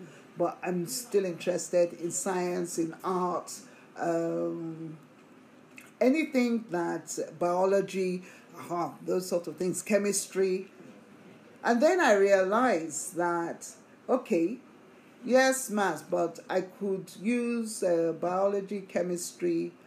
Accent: Nigeria; So growing up in Nigeria, I think has given me a lot of strength in the sense that it structured me

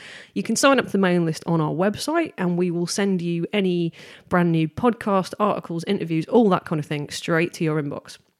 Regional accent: East of England, United Kingdom; I'm from Norfolk, so

